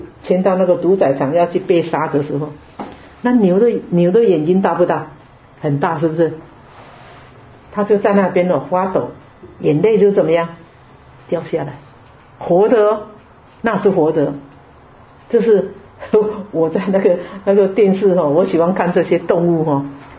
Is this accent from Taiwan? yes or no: no; China; 所以我们中国人会买那个牛血啊，还有猪血啊、鸡血啊、鸭血啊